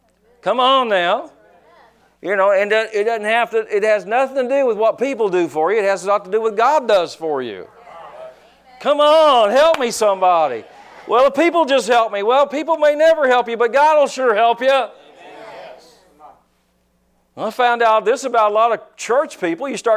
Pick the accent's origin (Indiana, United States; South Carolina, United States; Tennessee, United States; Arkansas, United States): Indiana, United States; Newburgh; When I moved here, I found out the east siders and the west siders had a thing going with one another. I was from Newburgh. I didn't care.